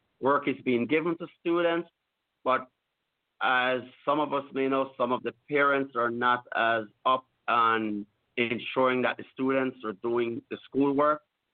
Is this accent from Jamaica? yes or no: yes; Jamaica; I appeal as a Jamaican living in Jamaica, on the ground here in Jamaica